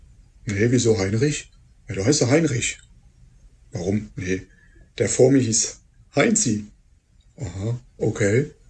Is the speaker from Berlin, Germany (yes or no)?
no; Rhineland-Palatinate, Germany; Das ist wie bei uns in der Pfalz, der Wurstmarkt.